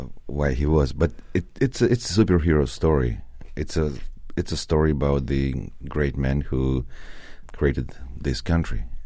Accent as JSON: {"language": "English", "country": "Russia", "said": "So I'm from Soviet Union, yeah, as you said. And I live here for 7 years and have friends and businesses."}